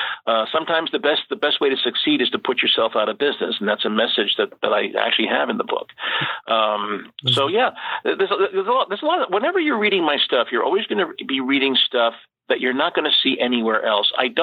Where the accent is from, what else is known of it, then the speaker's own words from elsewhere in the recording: Fairfield, United States; This was actually in my hometown of Fairfield.